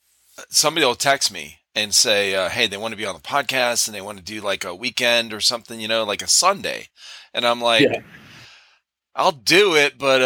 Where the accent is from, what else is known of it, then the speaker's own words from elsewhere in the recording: Cleveland, Ohio, United States; I grew up in Cleveland, Ohio. So I am a Cleveland Browns fan.